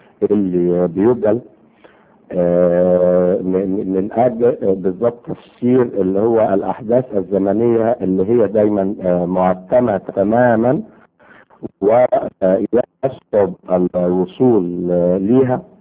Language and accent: Arabic; Egypt; لينا كمصريين وخاصة اللي موجودين في الخارج